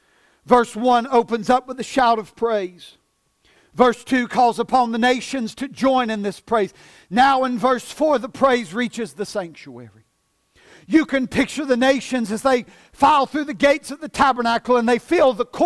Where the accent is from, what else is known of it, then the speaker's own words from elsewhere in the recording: United States; I'm glad I'm an American.